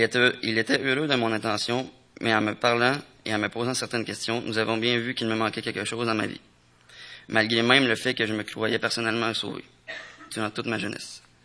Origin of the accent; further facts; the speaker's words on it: Mont-Laurier, Quebec, Canada; moved away as an adult; now in Quebec City, Canada; j'ai 22 ans, et je suis originaire de Mont-Laurier où j'ai grandi dans une famille chrétienne aux côtés de mon frère plus jeune. Je suis arrivé à Québec en novembre 2009